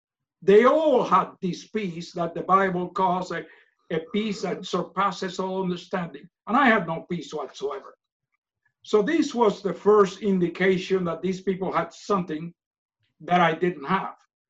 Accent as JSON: {"language": "English", "country": "Cuba", "tie": "born or raised there", "said": "Well, I grew up in Cuba, and as I said, I was born in 1939."}